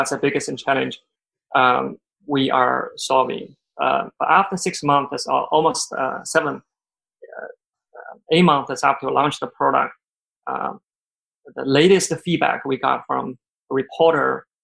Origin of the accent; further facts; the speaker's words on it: China; moved away as an adult; now in United States; I grew up in China. I came to the U.S. 2005.